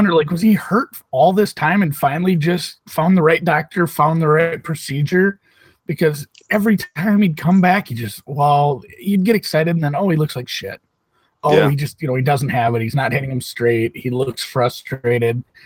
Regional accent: Minnesota, United States; Growing up in Minnesota, we had Tommy Lehman.

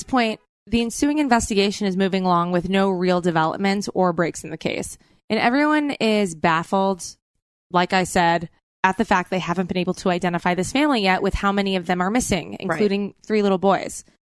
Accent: Nissequogue, New York, United States; I'm from Nissaquag.

